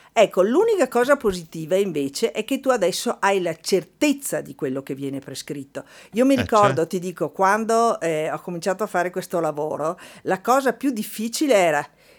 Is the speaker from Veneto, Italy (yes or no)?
yes; Valdobbiadene, Veneto, Italy; Io sono originaria di Valdobbiadene